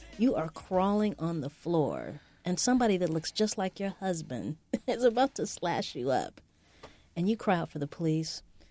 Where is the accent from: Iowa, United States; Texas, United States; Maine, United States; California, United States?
California, United States; Los Angeles; I'm from L.A. This is my hometown.